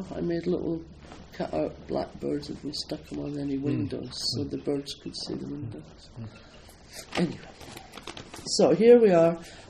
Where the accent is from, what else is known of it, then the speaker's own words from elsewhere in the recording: Scotland, United Kingdom; accent: Scottish; I say a bit in my old Scottish accent, and then I translate it into English.